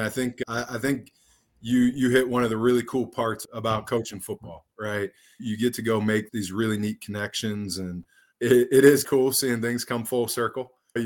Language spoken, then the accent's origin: English; Ohio, United States; I'm from Northwest Ohio. I had the opportunity to go up and played there for 4 years at the University of Findlay.